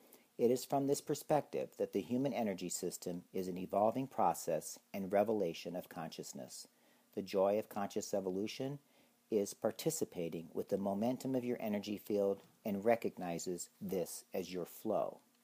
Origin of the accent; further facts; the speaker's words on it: Ohio, United States; When I was a kid growing up in Ohio, I assumed the world out there was a lot like Ohio.